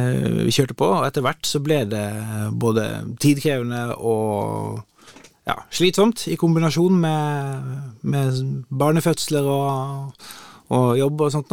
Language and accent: Norwegian; Lena, Innlandet, Norway; accent: Toten dialect; also born or lived in Bergen; Nei, det gjør jeg ikke, men jeg har vokst opp på Toten. Jeg kom flyttende fra Bergen til Lena da jeg var 6 år gammel. Så jeg har vokst opp på Lena med denne dialekten her. Jeg var yngst i klassen, kjente ingen og skarret på R-en